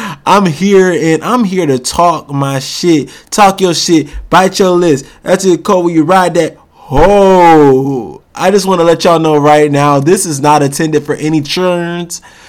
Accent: Rochester, New York, United States; So I am born and raised in Rochester, New York, like I said earlier, and I am an actor.

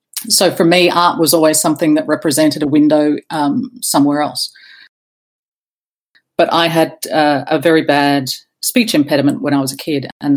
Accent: Brisbane, Queensland, Australia; I was raised in the northern suburbs of Brisbane. It wasn't exactly … because it was such a new suburb, it was very aspirant.

